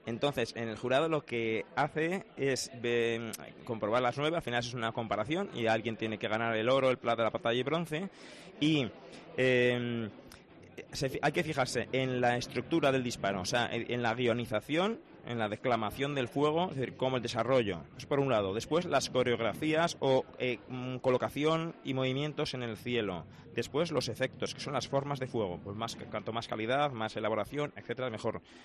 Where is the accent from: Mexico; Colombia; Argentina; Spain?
Spain; Pamplona, Navarre; somos la ciudad de España que probablemente tenga documentado el uso de pirotecnia en sus fiestas en San Fermín más antiguamente